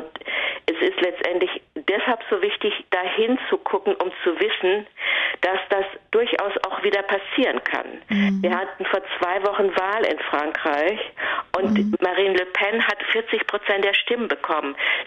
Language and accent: German; Baden-Württemberg, Germany; ich bin Badnerin, ich bin in der Nähe von Offenburg aufgewachsen